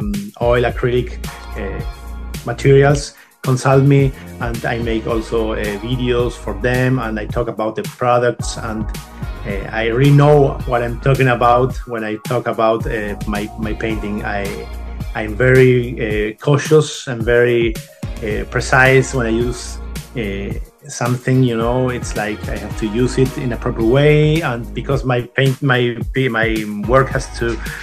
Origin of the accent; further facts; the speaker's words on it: Buenos Aires, Argentina; I was born in Argentina in 1978